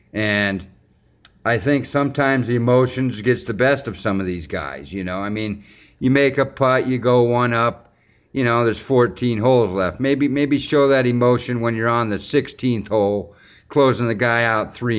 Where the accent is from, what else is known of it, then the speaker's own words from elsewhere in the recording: United States; You know, I'm an American.